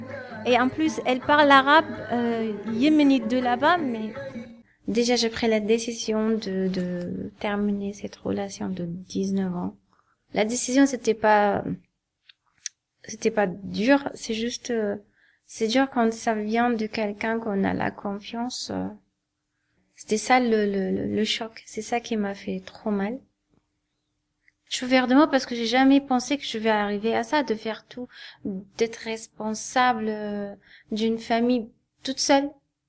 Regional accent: Qatar; moved away as an adult; now in France; je suis née au Qatar et j'étais élevée là-bas, j'ai vécu ma vie là-bas jusqu'à 21 ans.

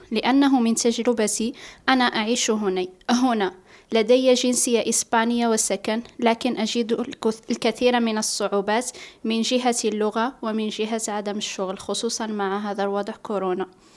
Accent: Morocco; French is a second language; now in Europe; j'ai 21 ans, je suis marocain. Quand j'étais au Maroc, j'étais très faible en langue.

